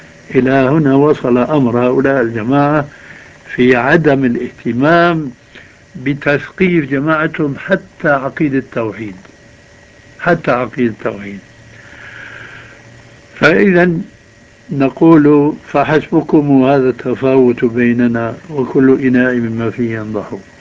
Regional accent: Syria; يا أستاذ، يقولون عندنا في الشام عزيز من دون قيام.

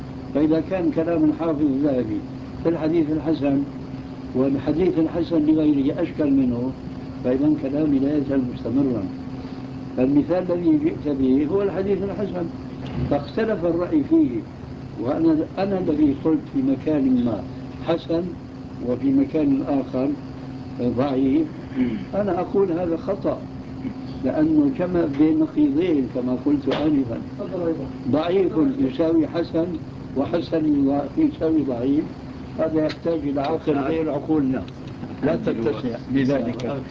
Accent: Syria; عندنا في سوريا في مثل من أشهر مثلي يضرب به المثل فيقال إنه عجيب

